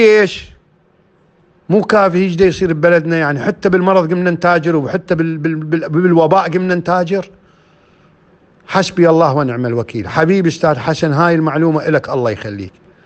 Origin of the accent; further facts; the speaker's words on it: Iraq; now in Moscow, Russia; هاي ماكو واحد يقدر يطلع علبة من الدواء يطلعها مثل ما عندنا بالعراق